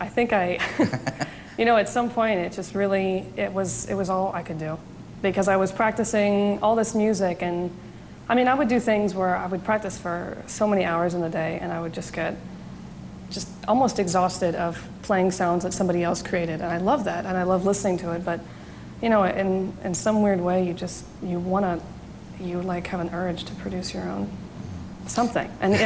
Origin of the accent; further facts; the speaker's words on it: Seattle, Washington, United States; Mostly in Seattle.